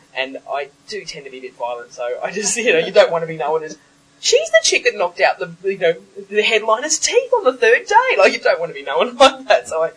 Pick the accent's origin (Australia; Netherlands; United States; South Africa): Australia; as an Australian, I barely speak English properly, right?